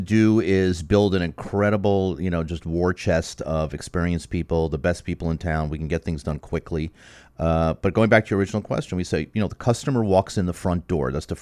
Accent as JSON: {"language": "English", "town": "Brooklyn", "region": "New York", "country": "United States", "lives_now": "Miami, United States", "said": "I'm from Brooklyn."}